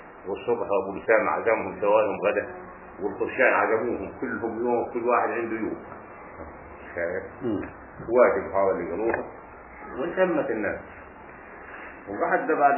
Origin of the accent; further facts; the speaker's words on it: Palestine; moved away; لما طلعنا من فلسطين وهم جايين جونا على طريق الغرب بترجعوا على الهود